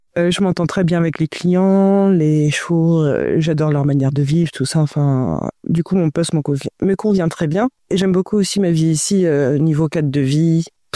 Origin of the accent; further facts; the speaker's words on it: Brittany, France; moved away as an adult; now in Réunion; quand on vient de Bretagne, on voit pas souvent le soleil.